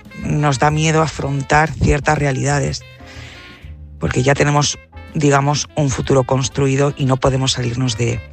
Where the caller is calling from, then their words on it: Altea, Valencian Community, Spain; Hola, buenas noches.